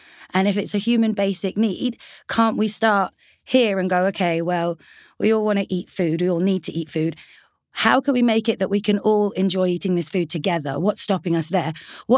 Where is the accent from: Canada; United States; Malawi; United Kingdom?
United Kingdom; I'm British Afghan.